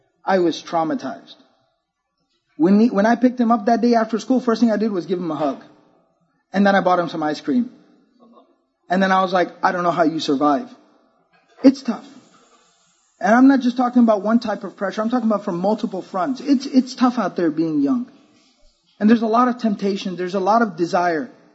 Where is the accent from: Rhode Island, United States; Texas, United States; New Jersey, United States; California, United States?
Texas, United States; Dallas; also born or lived in Fort Worth; I was born and raised in Texas. I was actually born in Fort Worth, Texas. That's where the West began. All right. So I was born in Fort Worth, Texas. I was raised in the Dallas area.